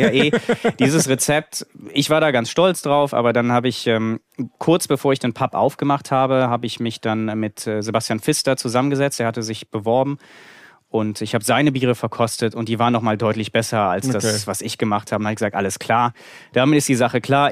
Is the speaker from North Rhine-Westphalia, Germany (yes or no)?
yes; Aachen, North Rhine-Westphalia, Germany; born there; Ja, ich bin geboren in Aachen. Wir haben ja in Aachen schon einen belgischen Einfluss